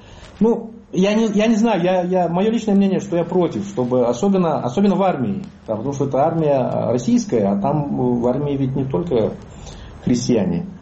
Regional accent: Kazakhstan

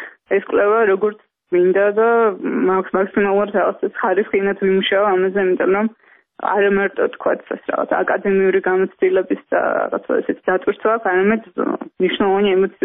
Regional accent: Tbilisi, Georgia; born or raised there

